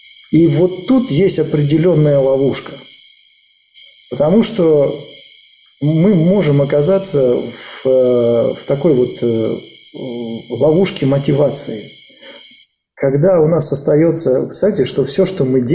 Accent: Krasnyi Luch, Luhansk Oblast, Ukraine; Недавно был в моем родном городе Красный Луч

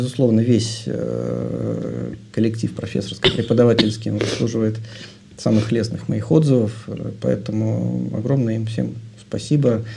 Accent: Saint Petersburg, Russia; Родился я в городе Ленинграде еще тогда, на тот момент. Можно сказать, что я коренной ленинградец, то есть дитя Советского Союза.

